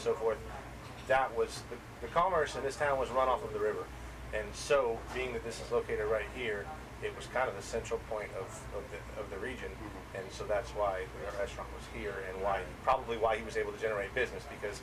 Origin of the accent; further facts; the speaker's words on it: California, United States; born there; now in Lafayette, United States; I was born in September 30th, 1973. I was born actually in California. My dad's from Winnsboro, Louisiana, which is just a little bit below Monroe there. And I've been in Lafayette now for about 10 years.